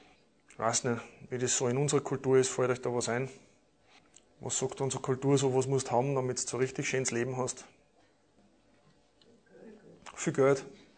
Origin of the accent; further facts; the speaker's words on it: Vienna, Austria; Ich komme aus Wien.